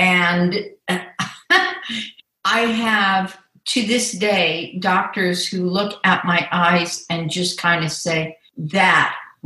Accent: California, United States; now in Netherlands; Well, from my accent, you will also know that I am from the U.S. originally. I am actually a whatever generation Californian.

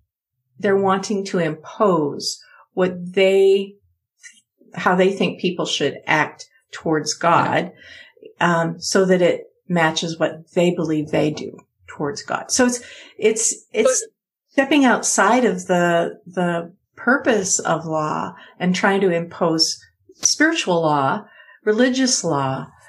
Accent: Canada; in my view as a Canadian

